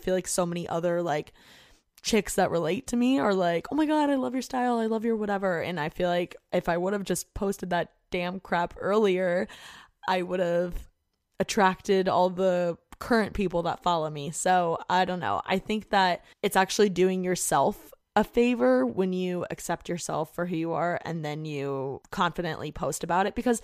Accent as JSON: {"language": "English", "region": "Indiana", "country": "United States", "tie": "born or raised there", "said": "I just want to get out of Indiana, like I hate my hometown"}